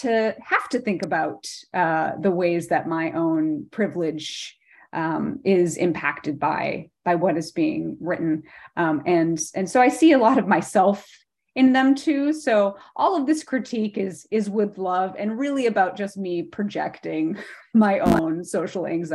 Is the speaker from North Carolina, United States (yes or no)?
no; Bedford, Massachusetts, United States; I'm actually from Bedford, Massachusetts, which is next to Concord, Massachusetts, and had absolutely no interest in the transcendentalists growing up.